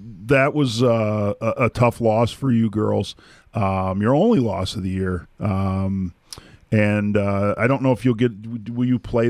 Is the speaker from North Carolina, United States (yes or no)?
no; Detroit, Michigan, United States; Where I grew up in Metro Detroit area.